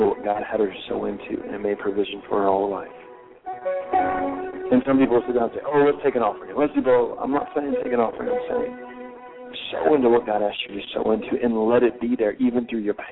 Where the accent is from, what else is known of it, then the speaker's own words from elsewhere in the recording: Canada; And I'm Canadian, so I'm like, well, we're Canadian